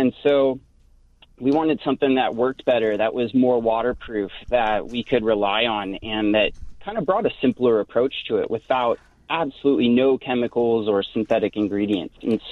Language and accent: English; California, United States; we're from Southern California. We're surfers, and being out in the sun is part of our everyday life.